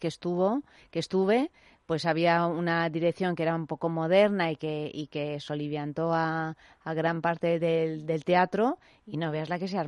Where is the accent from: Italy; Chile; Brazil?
Italy; now in Spain; en comparación con Italia, que es de donde yo vengo, aquí está todo muy bien organizadito.